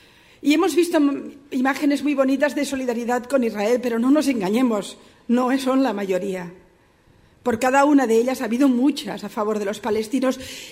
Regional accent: Barcelona, Catalonia, Spain; Y yo vengo de Barcelona, mi ciudad

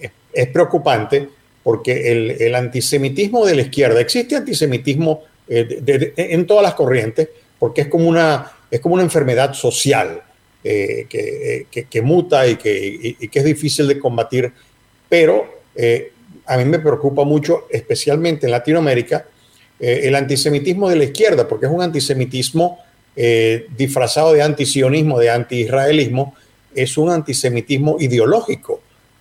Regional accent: Venezuela; now in Miami, United States; Estoy en Miami. Yo me mudé a Miami hace 6 años de Venezuela, donde era mi sitio de donde yo nací, donde yo crecí. Nunca pensé que yo también sería igual que mis padres y mis abuelos, que algún día yo sería un refugiado

